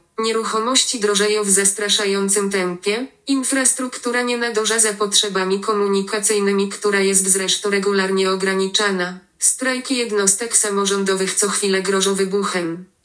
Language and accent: Polish; Gdynia, Pomeranian Voivodeship, Poland; Do dziś wielokrotnie mam okazję słyszeć w odpowiedzi na informacje, skąd jestem, o tym, że to musi być świetne mieszkać nad morzem, i to jeszcze w Gdyni.